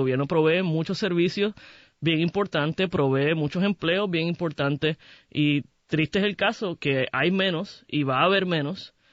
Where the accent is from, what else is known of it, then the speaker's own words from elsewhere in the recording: Puerto Rico; Yo soy puertorriqueña, soy gay, soy muy orgullosa de mi identidad.